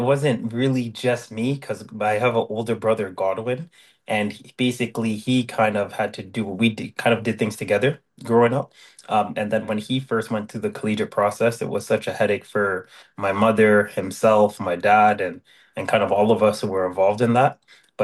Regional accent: Ottawa, Ontario, Canada; I was born and raised here in Ottawa, Canada.

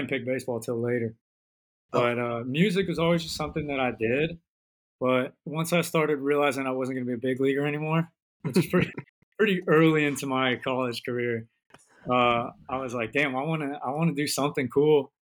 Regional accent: Wellington, Florida, United States; Yeah, well, where I'm from, Florida. I moved from a town called Wellington, Florida. I kind of lived in a lot of areas around there.

